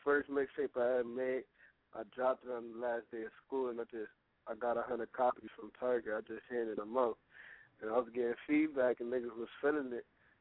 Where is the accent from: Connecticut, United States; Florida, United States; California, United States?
Connecticut, United States; Bridgeport; I'm from Bridgeport, CT, Connecticut, 203.